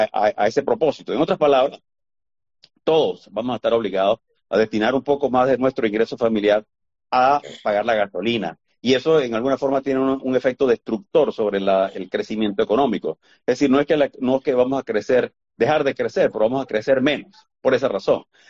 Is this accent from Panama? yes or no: yes; Panama; born there; also born or lived in Venezuela / Boston, United States; yo me crié afuera por mucho tiempo. Nací en Panamá, viajé al Asia, mi padre era cónsul, luego fuimos a vivir a Venezuela, luego yo me fui a estudiar a Boston, y ya de grande, yo regresé a Panamá ya, por así decirlo, de viejo, a los 24, 25 años